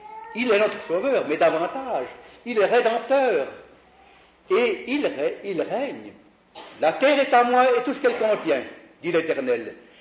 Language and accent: French; Switzerland